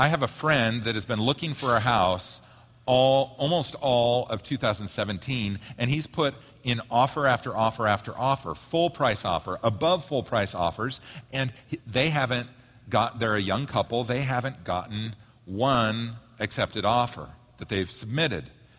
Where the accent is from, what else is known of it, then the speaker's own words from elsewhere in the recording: Oregon, United States; And also, we're both from Oregon.